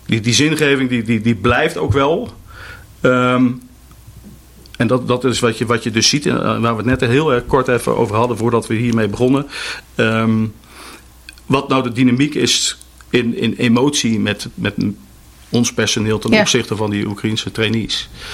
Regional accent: Netherlands; En zo zijn wij Nederlanders ook.

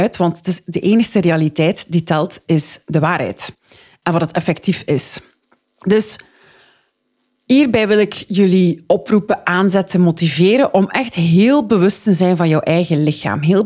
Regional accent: Flanders, Belgium; En als Vlamingen worden we geleerd van door te zetten en niet op te geven

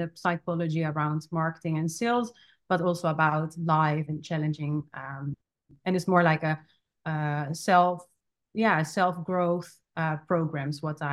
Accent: Netherlands; I'm from the Netherlands. I'm 33 years old. I lived actually almost all my life in the same city. So where I was born, in a hospital that is not existing anymore. In that place, I still lived.

